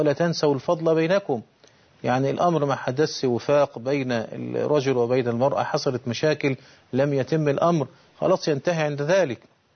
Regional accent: Egypt; وإحنا عندنا في مصر مأخوذ بمذهب الأحناف

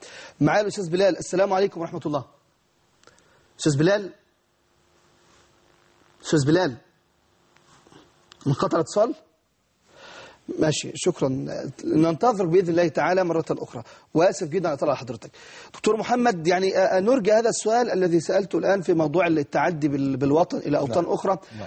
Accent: Egypt; فينا كمصريين؟

